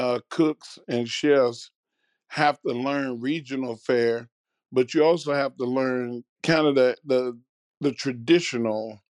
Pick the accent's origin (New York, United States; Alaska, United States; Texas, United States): Texas, United States; I grew up in Southeast Texas, so we're Cajun people.